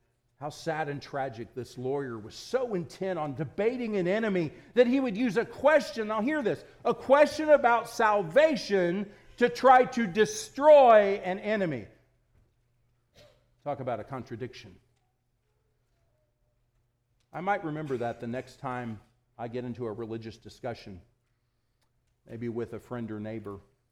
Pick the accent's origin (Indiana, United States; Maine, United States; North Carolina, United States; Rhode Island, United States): Indiana, United States; I'm not from around here, by the way. I grew up in Indiana.